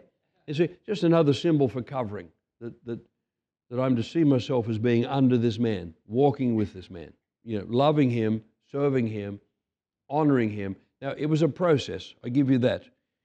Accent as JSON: {"language": "English", "country": "Australia", "said": "Because as an Australian, and I was well into my 40s by this time"}